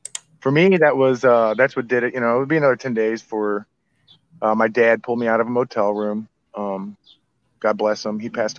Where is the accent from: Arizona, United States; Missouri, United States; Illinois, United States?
Missouri, United States; St. Louis; someone had overheard that was staying at Charlie Street that I was from St. Louis, and I was looking for a place to go